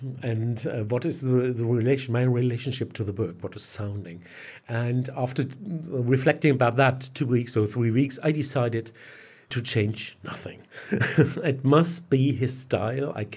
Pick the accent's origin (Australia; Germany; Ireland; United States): Germany; Hamburg; Even when I'm from Hamburg, I discovered him very late in his music.